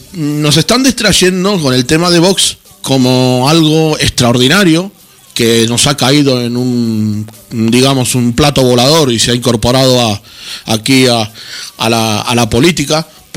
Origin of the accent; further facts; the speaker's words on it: Buenos Aires, Argentina; yo soy de Buenos Aires, puedo tener nostalgia de mi vida en Buenos Aires